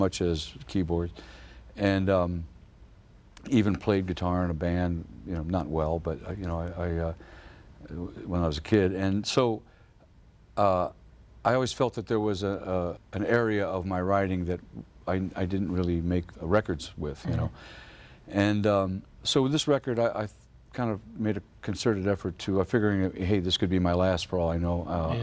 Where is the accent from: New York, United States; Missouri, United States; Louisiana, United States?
Missouri, United States; St. Louis; when I grew up in St. Louis, it was this country was in a state of apartheid. You know, mm-hmm. it was the 50s.